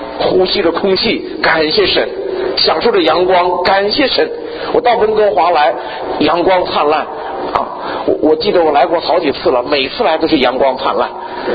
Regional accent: China; 我们在中国农村叫天老爷。农民比现代的好多知识分子啊更有感恩的心啊，更知道敬畏上天。我在小时候在农村长大

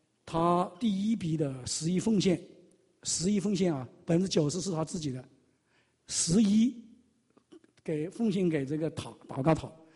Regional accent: China; 我们从中国来的都有贫穷的心态。啊，我首先举手，我在这个留学的期间

